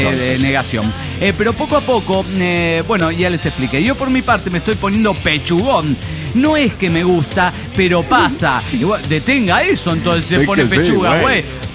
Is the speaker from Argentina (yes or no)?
yes; Mendoza, Argentina; aproveché un viaje a Mendoza, de donde soy realmente yo nativo